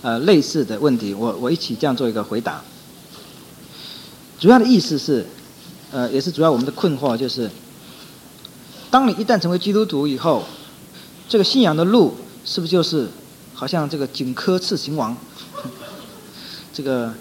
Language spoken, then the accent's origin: Chinese; Taiwan; born there; 我自己在台湾出生的